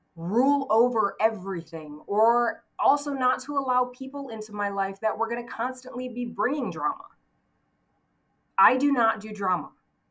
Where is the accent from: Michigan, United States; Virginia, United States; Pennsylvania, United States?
Michigan, United States; moved away as an adult; now in California, United States; And it took me until I was about 20 years old. I moved out of my hometown, like, you know, and moved from Michigan to California.